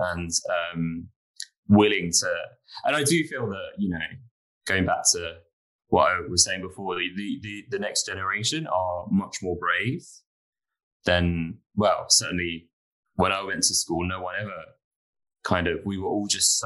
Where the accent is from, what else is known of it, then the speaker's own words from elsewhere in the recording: London, United Kingdom; I grew up in London and I know, you know, London can be so cold.